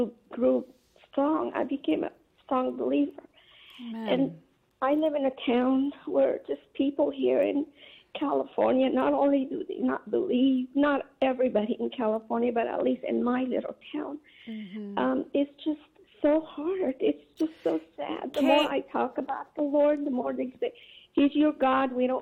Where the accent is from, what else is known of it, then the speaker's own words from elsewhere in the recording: Nazareth, Northern District, Israel; English is a second language; now in United States; I'm from Nazareth, Israel. I was born and raised there. I came to Christ in California.